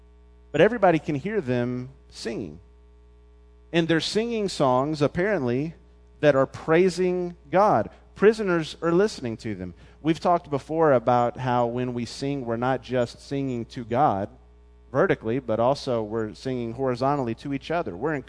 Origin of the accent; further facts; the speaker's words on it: Memphis, Tennessee, United States; growing up in Memphis, we were always anticipating one.